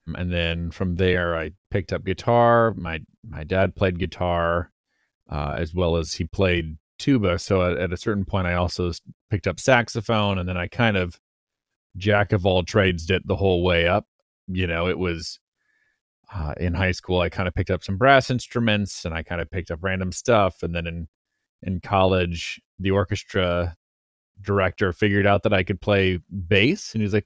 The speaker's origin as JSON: {"language": "English", "town": "Lafayette", "region": "Louisiana", "country": "United States", "tie": "born or raised there", "said": "The college I went to, which is in my hometown, which is the University of Louisiana at Lafayette"}